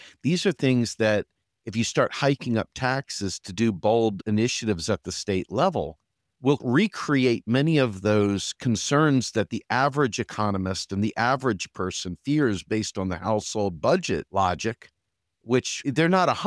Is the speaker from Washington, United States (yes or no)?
no; Harrisburg, Pennsylvania, United States; And even in my hometown here in Harrisburg, Pennsylvania